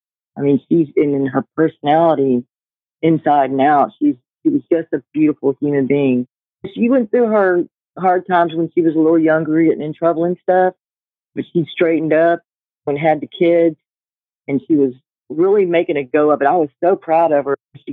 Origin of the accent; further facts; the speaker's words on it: Houston, Texas, United States; In Humble. I grew up in Houston and the Humble area.